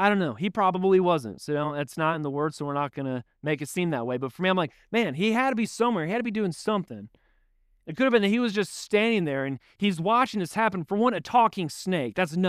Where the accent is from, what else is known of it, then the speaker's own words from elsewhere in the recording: Midwest, United States; I'm from the Midwest. There's a lot of farmers up there.